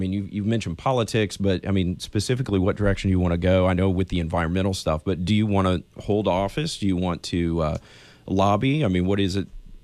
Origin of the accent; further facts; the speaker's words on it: Illinois, United States; I'm a Midwest boy, so from Illinois